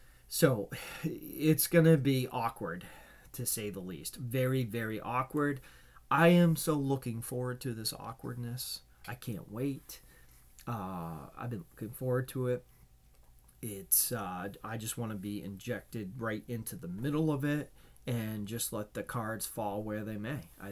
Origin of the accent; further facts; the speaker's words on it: Maine, United States; And one of them is from my home state, is Susan Collins.